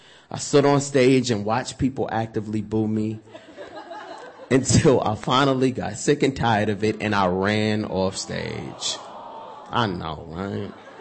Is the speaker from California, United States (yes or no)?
no; Brooklyn, New York, United States; I'm from Brooklyn, New York, and I had a girl come up to me and say … if you want to date me